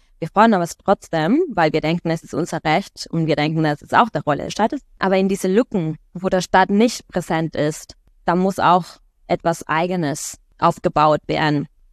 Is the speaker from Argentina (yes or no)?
yes; Argentina; German is a second language; zum Beispiel in Argentinien, das ist, wo ich herkomme